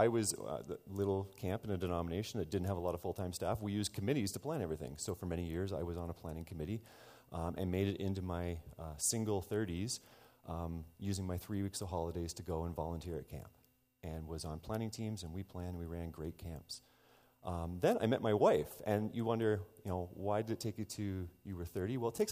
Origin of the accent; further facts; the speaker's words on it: Ontario, Canada; I grew up in Ontario, and I usually apologize for that, but I did marry a girl from Saskatchewan